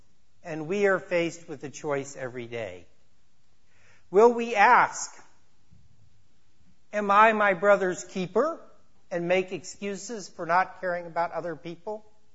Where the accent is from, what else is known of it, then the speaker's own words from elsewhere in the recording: Missouri, United States; When I was growing up in Missouri, we used to go about once or twice a year to Barbosa's Mexican Restaurant.